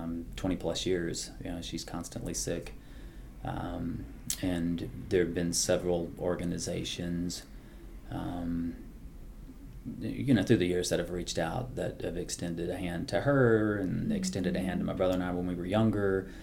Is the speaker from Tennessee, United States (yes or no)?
yes; Rogersville, Tennessee, United States; born there; I was born in Rogersville, Tennessee. It's a very small rural town in eastern Tennessee. The population is 2,000 people.